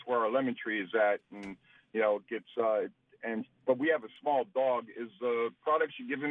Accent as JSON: {"language": "English", "town": "Melbourne", "region": "Florida", "country": "United States", "said": "I'm from Melbourne, Florida."}